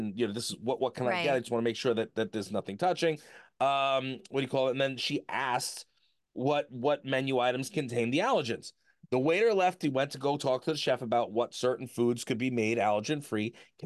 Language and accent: English; Long Island, New York, United States; But, I'm from New York. I'm Long Island.